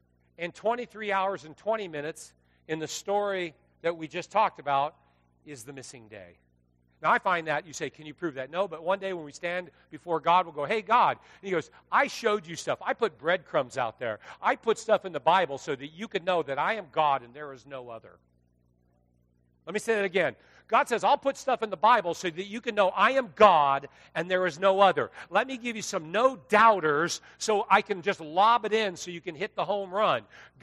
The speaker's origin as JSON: {"language": "English", "region": "California", "country": "United States", "tie": "born or raised there", "said": "I lifeguarded for 4 years. I grew up in California. There wasn't a day I wasn't in the sun."}